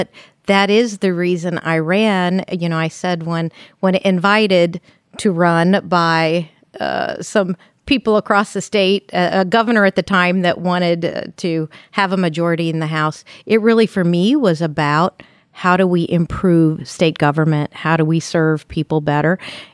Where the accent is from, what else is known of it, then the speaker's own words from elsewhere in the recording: Indiana, United States; Yes, we're all German Catholics down there, located, you know, with a monastery in my hometown and a seminary, St. Meinrad, just down the road